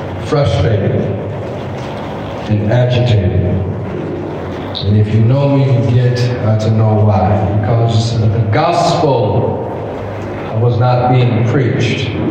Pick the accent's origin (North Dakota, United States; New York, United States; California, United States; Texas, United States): California, United States; now in Nigeria; I'm from the U.S. I'm from California. And I'm here as a missionary and as an evangelist. I've been living in Nigeria for 2 years now.